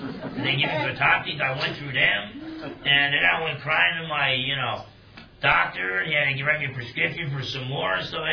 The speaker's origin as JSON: {"language": "English", "region": "New Jersey", "country": "United States", "tie": "born or raised there", "said": "I remember I used to get in fist fights growing up in New Jersey when I was 4 or 5 years old"}